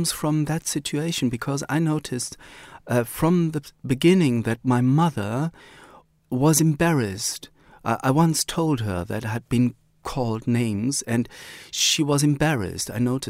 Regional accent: Cologne, North Rhine-Westphalia, Germany; I was born in Cologne, I grew up in Germany, and my passport is German, so I'm a German writer.

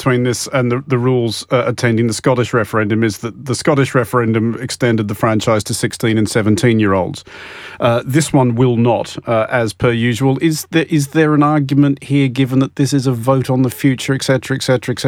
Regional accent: Australia; moved away; As an Australian who's lived out of Australia for a long time, I'm not allowed vote anymore in Australia

